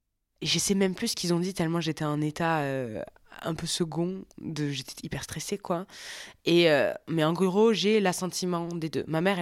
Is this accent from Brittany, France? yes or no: no; Occitanie, France; j'ai 25 ans, je viens du Gers et d'Aveyron